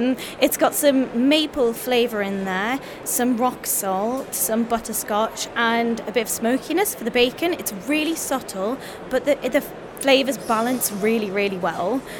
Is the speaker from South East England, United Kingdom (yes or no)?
no; Newcastle, North East England, United Kingdom; No, we're from Newcastle, born and bred.